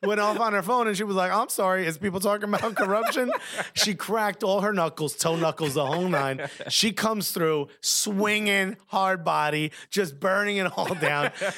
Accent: New Jersey, United States; No, but you do forget that I was born and raised in Jersey.

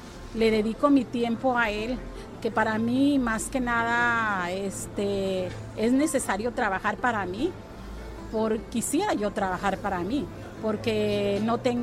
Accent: Guadalajara, Jalisco, Mexico; Bueno, yo soy originaria de Guadalajara.

